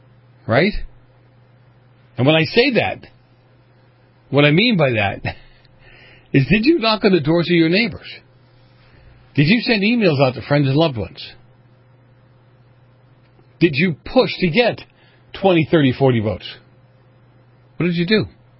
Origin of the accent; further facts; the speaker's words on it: Boston, Massachusetts, United States; moved away; I grew up around Boston politics. I know how some of this works. I've come a long way since I moved out here from Boston.